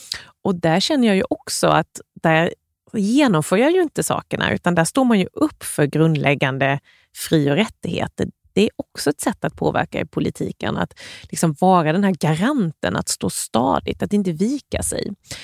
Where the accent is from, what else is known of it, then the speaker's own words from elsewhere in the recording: Värnamo, Jönköping County, Sweden; Jag tyckte att det hände för lite helt enkelt hemma i Värnamo. För det är ju där man börjar oftast som ung.